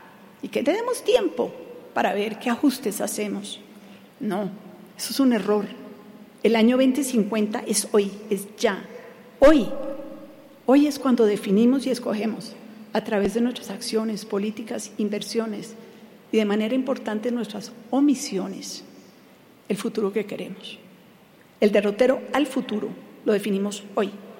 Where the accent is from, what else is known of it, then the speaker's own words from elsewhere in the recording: Colombia; como colombiana con orgullo que yo he trabajado en todas las regiones del mundo